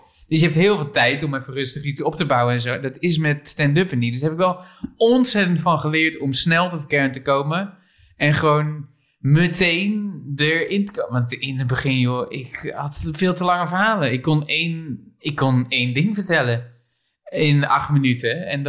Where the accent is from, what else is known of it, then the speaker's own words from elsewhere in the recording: Barneveld, Gelderland, Netherlands; born there; Het was in de Veluwehal in Barneveld, waar ik geboren ben.